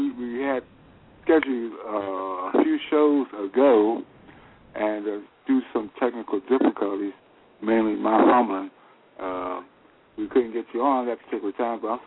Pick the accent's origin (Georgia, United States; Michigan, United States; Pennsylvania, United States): Pennsylvania, United States; Philadelphia; that's my hometown of Philadelphia